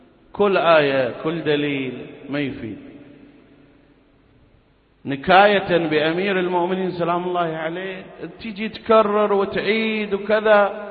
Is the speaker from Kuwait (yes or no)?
yes; Kuwait; يمكن احنا موجود عندنا في الكويت في المنهج